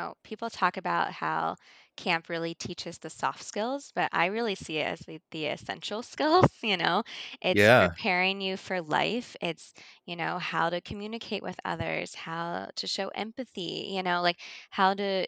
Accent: Georgia, United States; growing up in Georgia, I did not know a lot of people, you know, going all the way up to the Midwest.

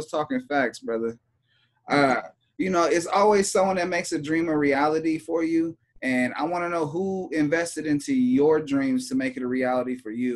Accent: California, United States; See, personally, I got cauliflower ear. I'm from California.

